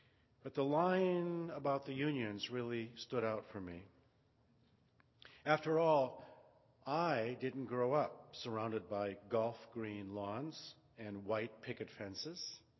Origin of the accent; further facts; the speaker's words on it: Detroit, Michigan, United States; Of all the lines in Marge Piercy's difficult poem about Detroit, my hometown, that's the one that stands up for me.